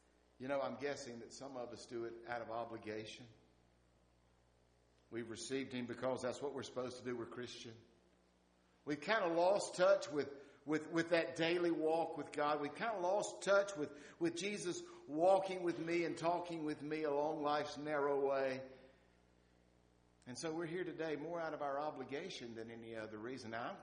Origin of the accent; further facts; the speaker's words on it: the South, United States; born there; Yes, I was born in the South